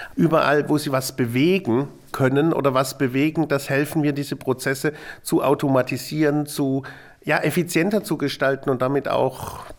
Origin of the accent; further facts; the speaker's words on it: Baden-Württemberg, Germany; Ich komme aus dem Schwabenland